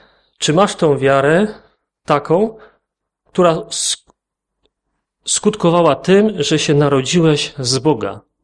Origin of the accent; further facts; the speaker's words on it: Wisła, Silesian Voivodeship, Poland; Ja jestem z żoną z Wisły.